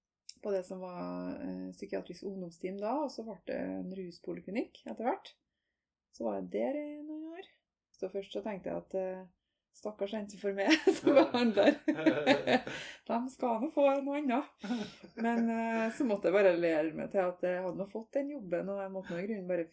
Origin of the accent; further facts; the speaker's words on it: Møre og Romsdal, Norway; now in Trondheim, Norway; Jeg er opprinnelig fra Nordmøre, der jeg vokste opp i bygd, nett mellom Molde og Kristiansund.